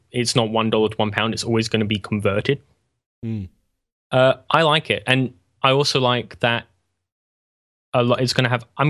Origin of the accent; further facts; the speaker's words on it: England, United Kingdom; so I'm English, it'd be nice to see Victorian London.